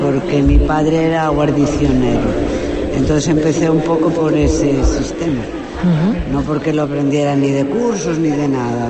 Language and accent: Spanish; Vegadeo, Asturias, Spain; Soy de aquí, de Vegadeo, sí.